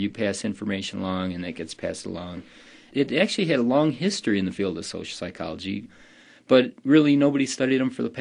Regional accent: Ohio, United States; because when I was growing up in Ohio, we had similar rumors, only they weren't alligators, they were pet snakes.

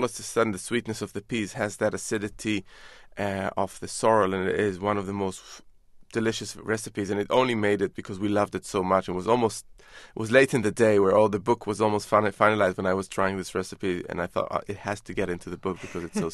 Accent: Jerusalem, Jerusalem District, Israel; I grew up in Jerusalem in the Middle East, and in various parts of the Middle East and Asia, the diet is very plant-based and doesn't include lots of meat in it.

